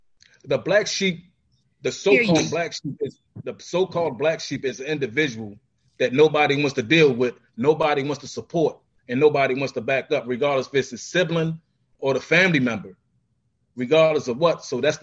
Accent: Baltimore, Maryland, United States; I grew up, I don't know if y'all familiar with Baltimore City. I grew up in Lexington Projects.

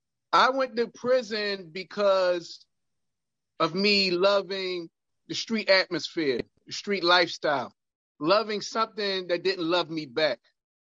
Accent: Baltimore, Maryland, United States; I was born and raised in East Baltimore. Okay. East Baltimore today around the Johns Hopkins area is not what it was in the 90s.

